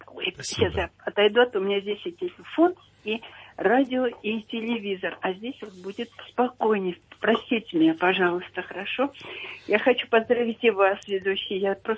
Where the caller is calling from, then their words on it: Moscow, Russia; Я из Москвы звоню.